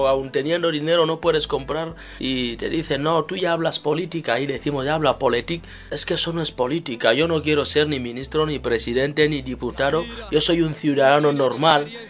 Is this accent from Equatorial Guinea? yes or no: yes; Equatorial Guinea; Yo soy de Guinea Ecuatorial